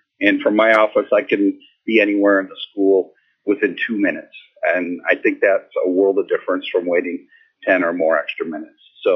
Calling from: Nome, Alaska, United States; I'm calling from Nome.

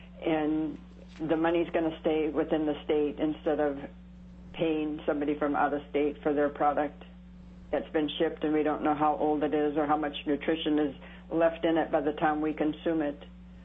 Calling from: Kodiak, Alaska, United States; I'm calling from Kodiak

